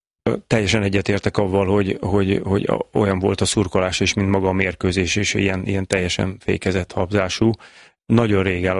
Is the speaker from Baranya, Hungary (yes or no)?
yes; Pécs, Baranya, Hungary; Én nekem pécsiként nagyon sokszor volt erre lehetőségem.